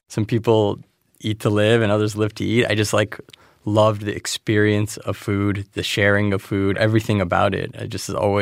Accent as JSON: {"language": "English", "town": "Los Angeles", "region": "California", "country": "United States", "tie": "born or raised there", "said": "I grew up in Los Angeles."}